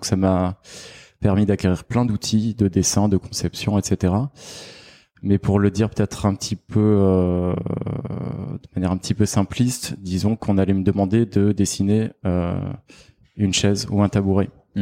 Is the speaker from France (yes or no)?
yes; Aix-en-Provence, Provence-Alpes-Côte d'Azur, France; moved away as an adult; now in Paris, France; Je suis né à Aix-en-Provence, donc je suis un sudiste comme on dit.